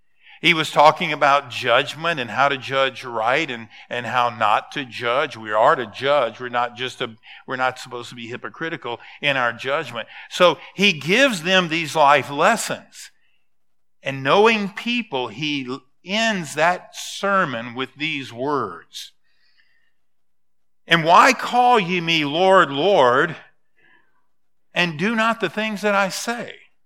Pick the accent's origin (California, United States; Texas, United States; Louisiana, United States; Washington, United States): Louisiana, United States; Growing up in Louisiana, we didn't have rocks.